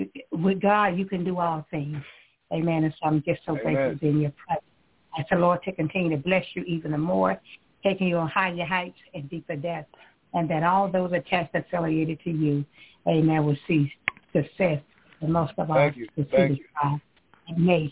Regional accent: Camilla, Georgia, United States; now in Tallahassee, United States; I'm a country girl. I'm from Camilla, Georgia, but I reside in Tallahassee, Florida. So I'm a Georgia girl. I'm a barefooted Georgia girl.

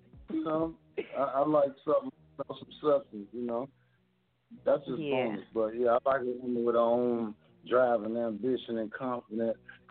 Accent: Miami, Florida, United States; I'm from Miami.

